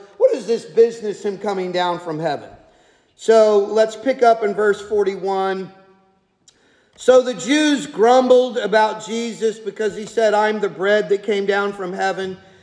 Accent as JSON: {"language": "English", "country": "United States", "said": "I'm American and I live in 2025"}